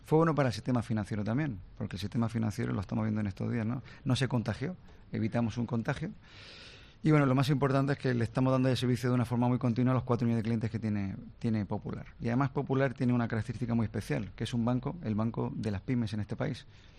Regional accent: Spain; tenemos que pensar como españoles

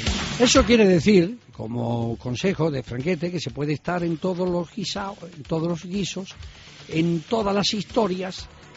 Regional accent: Cáceres, Extremadura, Spain; accent: Cáceres; no se ha podido hacer un Guayloba, como decimos nuestra lengua madre cacereñina, Guayloba.

